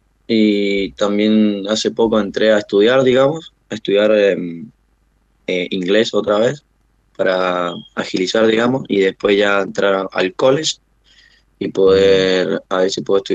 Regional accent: Argentina; also born or lived in New Jersey; now in United States; yo nací acá, en New Jersey. Entonces, mi corazón está como dividido en dos. Yo me crié en la Argentina porque mis viejos me estuvieron aquí como 5 años, en el año 2000. Uh-huh. Y yo viajé para allá cuando tenía 2 años, era un bebé.

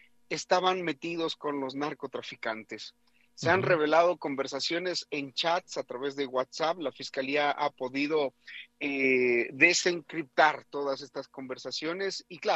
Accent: Ecuador; lamentablemente para mi país, porque como ecuatoriano me duele profundamente

